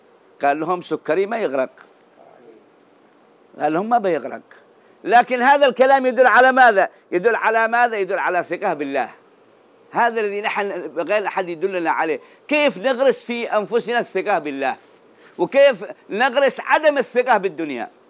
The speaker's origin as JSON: {"language": "Arabic", "region": "Hadramaut", "country": "Yemen", "said": "قالوا عندنا في حضرموت سنة من السنين"}